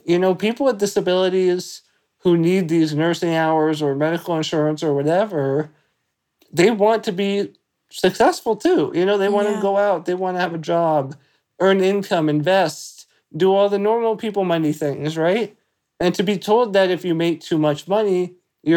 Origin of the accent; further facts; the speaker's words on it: California, United States; I am from Southern California.